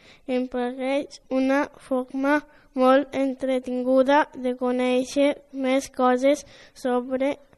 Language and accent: Catalan; France; Catalan is a second language; je vinc de França.